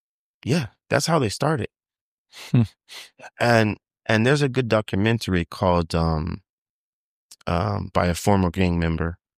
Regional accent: West Coast, United States; also born or lived in Kansas; I was born in Kansas, but I was raised in the West Coast.

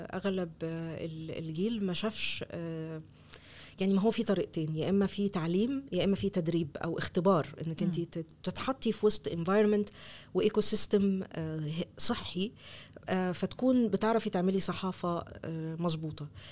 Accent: Egypt; إحنا متابعين درج من مصر

